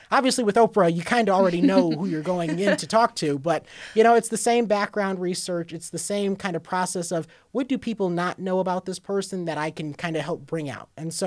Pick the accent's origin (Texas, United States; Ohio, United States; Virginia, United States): Ohio, United States; Toledo; growing up in Toledo, Ohio, doing the news, I never expected to be on national television